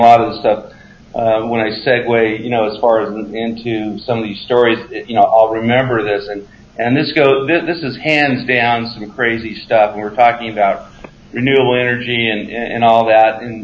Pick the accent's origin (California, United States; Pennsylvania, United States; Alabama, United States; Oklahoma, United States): California, United States; well, I'm from California. He goes, where in California? And I go, well, I grew up out in the desert out in California.